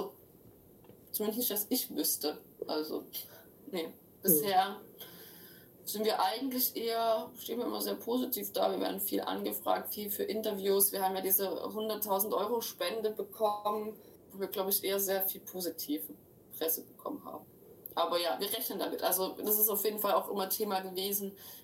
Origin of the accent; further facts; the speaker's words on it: Saxony, Germany; moved away; Also ich bin selber aus dem Erzgebirge weg, weil es einfach halt als, weiß nicht, linke, irgendwie diversere Person auch nicht geil ist, da zu sein.